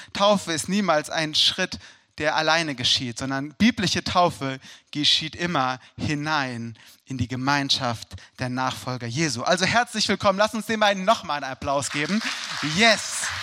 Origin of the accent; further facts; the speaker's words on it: Hesse, Germany; Ich war damals 16 Jahre alt, wurde in einem Stausee bei mir in der Heimat, wo ich herkomme, im Odenwald getauft.